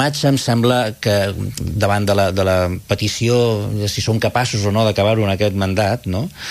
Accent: Catalonia, Spain; els que som de l'Alt Maresme tenim una imatge molt clara

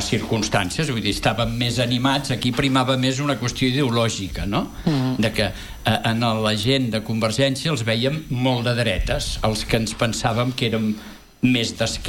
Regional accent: Calella, Catalonia, Spain; also born or lived in Girona / Barcelona; Jo he nascut a Girona, els meus pares van venir a viure a Calella, van tenir botigues de souvenirs, i jo vaig anar a estudiar a Barcelona i em vaig quedar a treballar a Barcelona. I en un moment donat, com aquell que diu, torno a Calella, i ja m'hi quedo a viure

